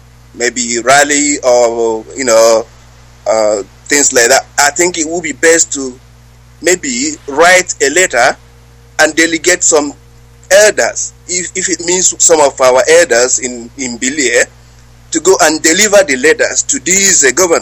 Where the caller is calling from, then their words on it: New Zealand; I'm calling from New Zealand.